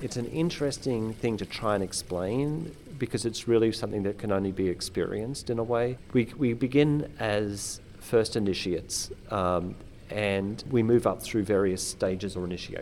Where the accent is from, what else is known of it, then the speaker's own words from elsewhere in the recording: Australia; I'm from Australia. I moved over here to work for ACK-N-CAR, actually.